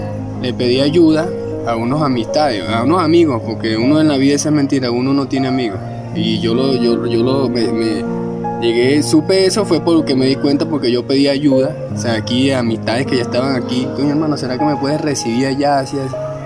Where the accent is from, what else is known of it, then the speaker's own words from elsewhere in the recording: Venezuela; moved away; me acuerdo clarito que me salí de Venezuela el 12 de octubre del 2020.